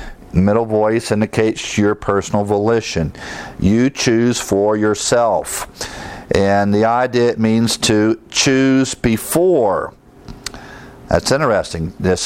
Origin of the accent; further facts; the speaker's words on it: Ohio, United States; when I was growing up in Ohio.